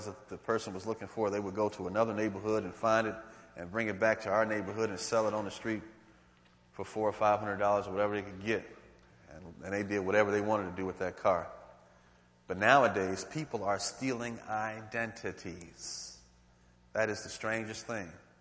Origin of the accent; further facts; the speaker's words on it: Cleveland, Ohio, United States; I grew up on Miles Avenue in Cleveland, Ohio. And that part of town was known for car thieves.